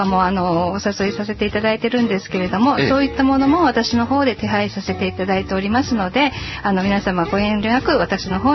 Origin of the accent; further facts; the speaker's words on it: Nagasaki, Japan; はい、もう私は長崎で生まれて、学校も就職もそして結婚相手も全部長崎で長崎から一度も出たことがないんですね。